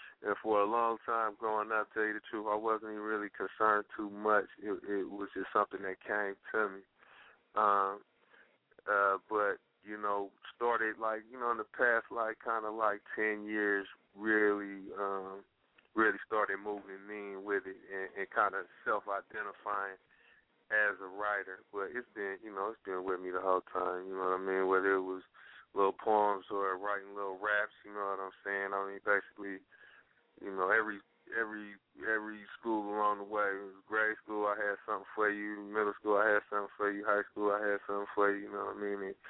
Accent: San Francisco, California, United States; moved away; also born or lived in New York City; Originally from San Francisco. But I spent a lot of time. You can even say some of my upbringing was in New York City. I was out there for like 10 years. You know, born and bred in San Francisco though, and now pushing down in the dirty South.

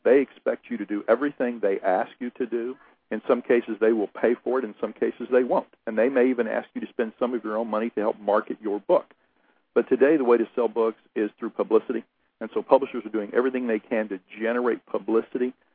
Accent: Oklahoma, United States; Well, I was born in Oklahoma, educated in Oklahoma to a blue-collar family, started selling books right out of college

